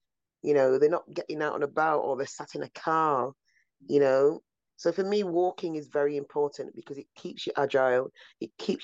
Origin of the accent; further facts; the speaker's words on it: Manchester, North West England, United Kingdom; I'm from Old Trafford in Manchester, Greater Manchester.